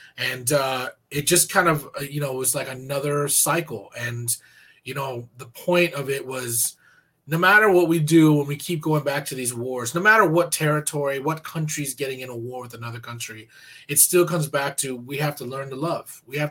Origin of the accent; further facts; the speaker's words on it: India; you know, I come from India.